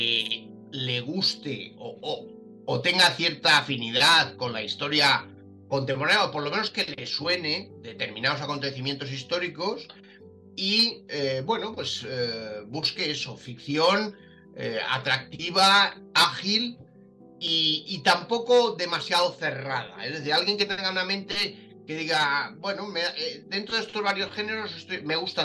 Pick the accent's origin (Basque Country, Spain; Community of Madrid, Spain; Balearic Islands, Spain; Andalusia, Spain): Balearic Islands, Spain; me pregunta, ¿eres vasco? No, soy mallorquín.